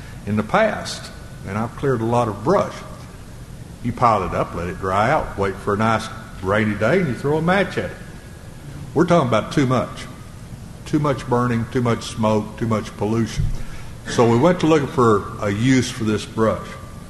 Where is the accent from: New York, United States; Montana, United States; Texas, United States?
Texas, United States; I'm from West Texas, so I have to tell stories, so bear with me a minute. I was raised in the, of course, in the late 40s and early 50s.